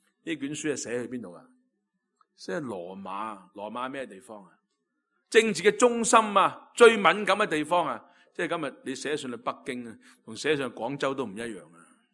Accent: Hong Kong; 今天我们香港人都一样

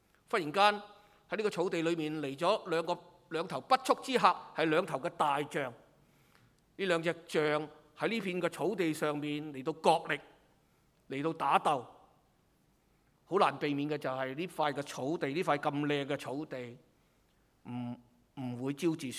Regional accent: Hong Kong

